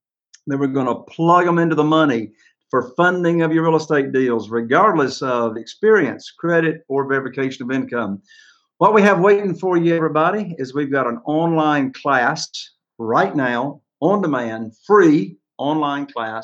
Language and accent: English; Morehead City, North Carolina, United States; So I was born and raised here in the Morehead City, North Carolina area. Grew up here